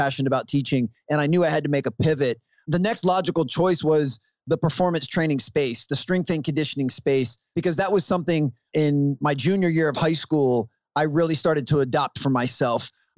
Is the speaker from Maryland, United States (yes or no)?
yes; Maryland, United States; it was about 4.5, 5 hour drive from where I grew up here in Maryland